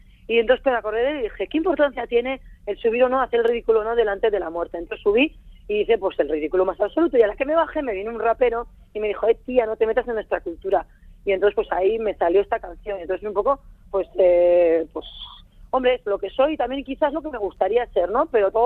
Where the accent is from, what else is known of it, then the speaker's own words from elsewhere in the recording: Basque Country, Spain; mi barrio es muy flamenco, hay muchos gitanos, ahora también hay muchos africanos, y a mí eso me encanta porque aunque soy vasca y me siento súper vasca y súper diruña, pues me encanta la gente diferente y mezclarme, y estoy muy orgullosa de los gitanos de mi barrio, con los que me crié.